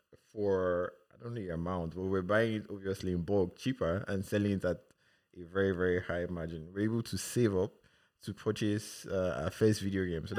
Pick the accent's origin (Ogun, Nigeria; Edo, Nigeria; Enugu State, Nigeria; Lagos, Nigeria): Lagos, Nigeria; also born or lived in eastern Nigeria; So I grew up in Nigeria, moved a bit from the eastern part, then to Lagos, where I was for over 30 years, right? So growing up in Nigeria was fun.